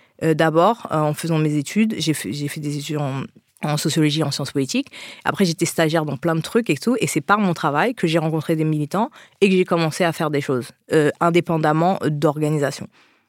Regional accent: Haiti; Moi, je pensais qu'on est haïtien

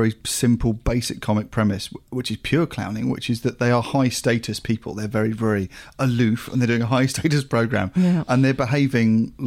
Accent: Australia; But being Australian

